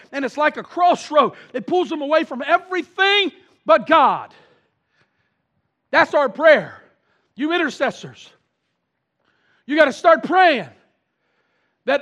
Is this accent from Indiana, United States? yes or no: yes; Madison, Indiana, United States; I'm from Madison, Indiana. Population 14,700.